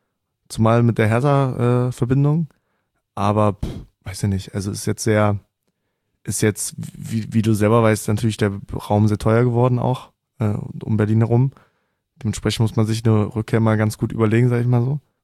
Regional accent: Kolding, Southern Denmark, Denmark; first language Danish; ich bin geboren in Kolling. Das ist eine Stunde nördlich von Flensburg. Ich sag mal so, die Familie mütterlicherseits, die ist da alle noch komplett wohnhaft. Genau, meine Mutter dementsprechend ist auch aus Dänemark. Und mein Vater aus Deutschland.

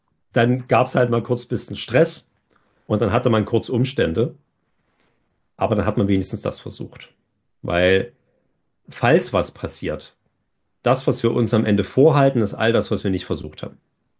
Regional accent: Meissen, Saxony, Germany; auf dem Feldweg oben mit dem Blick über Meißen, meine Heimatstadt, habe ich dann realisiert

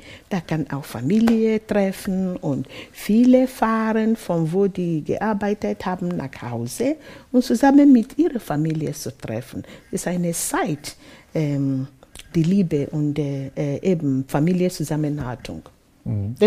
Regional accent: Nigeria; bei der Geburt, zum Beispiel, wo ich herkomme in Nigeria, die Frauen beten ja vorher.

